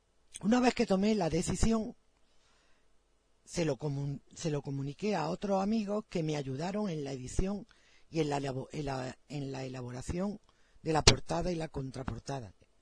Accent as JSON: {"language": "Spanish", "town": "Luque", "region": "Andalusia", "country": "Spain", "tie": "born or raised there", "said": "mi pueblo natal, Luque, en la provincia de Córdoba"}